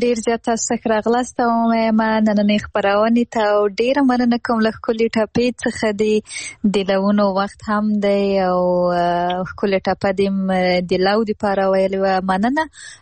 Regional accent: Afghanistan; زه د افغانستان یم

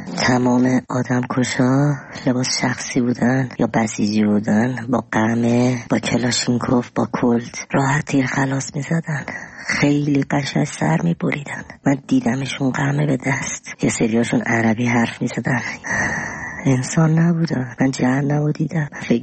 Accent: Tehran, Tehran Province, Iran; من از تهرانم

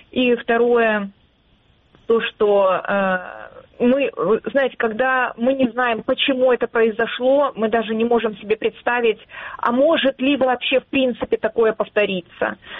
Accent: Crimea, Ukraine; я тоже крымчанка

